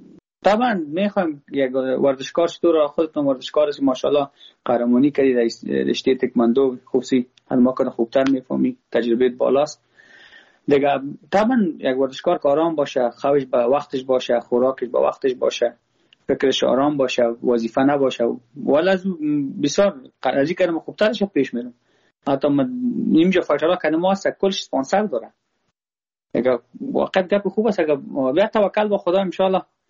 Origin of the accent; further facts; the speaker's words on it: Afghanistan; ما افغان هستم. با ما هزاره ازبک پشتون کلش یک چشم هستن.